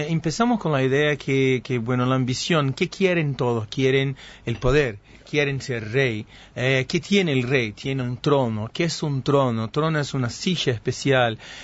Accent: Rio de Janeiro, Brazil; Spanish is a second language; Soy de Río, por supuesto.

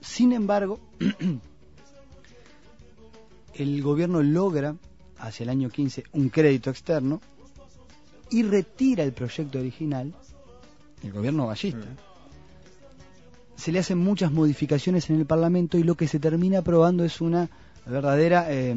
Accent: Uruguay; No somos los Estados Unidos, somos uruguayos, tenemos nuestras tradiciones

